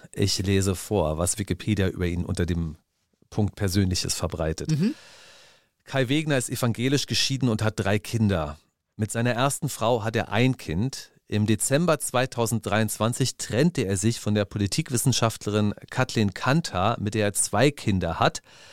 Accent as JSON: {"language": "German", "region": "Berlin", "country": "Germany", "said": "als Berliner kann ich nur sagen, gut so"}